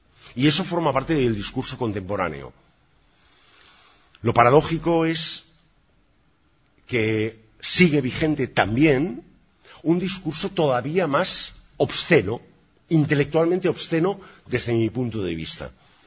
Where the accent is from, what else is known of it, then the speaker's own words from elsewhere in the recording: Spain; Como los españoles habíamos dado pruebas rotundas de lo contrario